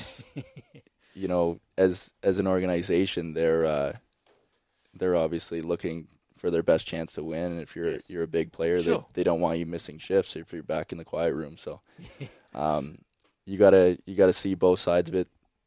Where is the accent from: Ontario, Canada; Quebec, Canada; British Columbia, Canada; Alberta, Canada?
Ontario, Canada; Niagara-on-the-Lake; just minor hockey back in Niagara Falls, which was my hometown AAA center. I was actually from Niagara-on-the-Lake, but they only had single A, so I would travel a bit to Niagara Falls and play there.